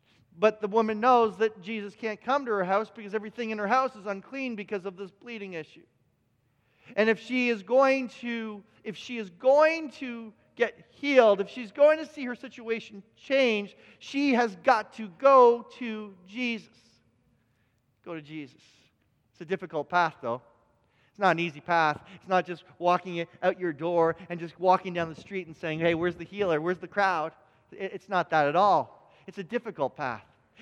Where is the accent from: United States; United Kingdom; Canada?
Canada; I love being Canadian, but there are these moments I desire warmer locations.